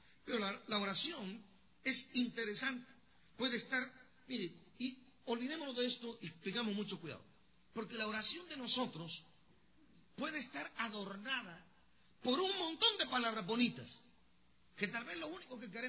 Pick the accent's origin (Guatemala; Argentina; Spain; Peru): Guatemala; no hablo español como con el lenguaje, con las expresiones mexicanas, sino que estaba recién venido de Guatemala y todavía me dominaba a mí mi acento y me dominaba pues, prácticamente mis palabras o mis expresiones.